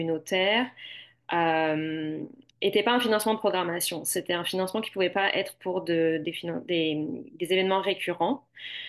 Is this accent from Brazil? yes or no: no; France; now in Canada; Je viens de France, là, donc on n'appelle pas ça des OBNL